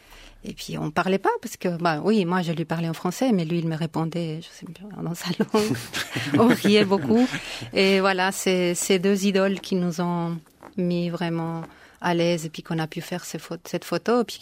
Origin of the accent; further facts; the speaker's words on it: Spain; first language Spanish; French is a second language; les autres qui viennent du Portugal ou l'Espagne, bon, pour l'Espagne c'était facile parce que c'est ma langue maternelle.